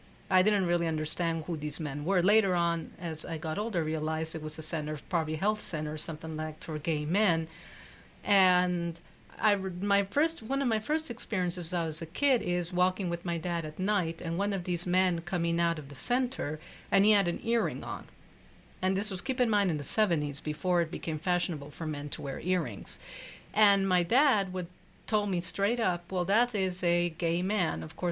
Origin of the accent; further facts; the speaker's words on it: Lima, Peru; first language Spanish; Well, I grew up in Lima, Peru. I was born and raised in Lima, Peru. My dad is Peruvian and my mother is American. So I grew up completely bilingual. So my mom taught me English and my dad taught me Spanish. And then I went to a British school in Lima.